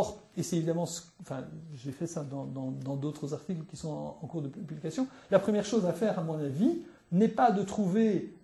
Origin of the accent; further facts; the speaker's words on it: Belgium; parce que je ne suis pas français, je suis belge